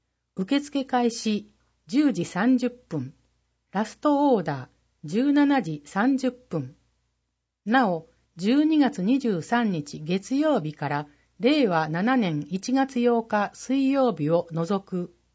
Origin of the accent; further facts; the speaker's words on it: Hannan, Osaka, Japan; 生まれ育ち育てていただいたこの阪南市で